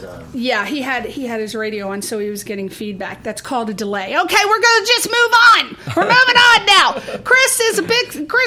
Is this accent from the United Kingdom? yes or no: no; Ireland; I talk filthy dirty like a sailor. I'm Irish. It's just what we do. It's whiskey and talking dirty. That's our thing.